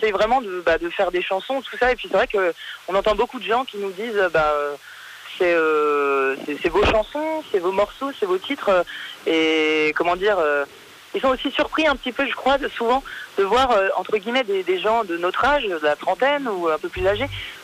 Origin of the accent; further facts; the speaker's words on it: Grand Est, France; On se croyait un petit peu chez nous, en Alsace.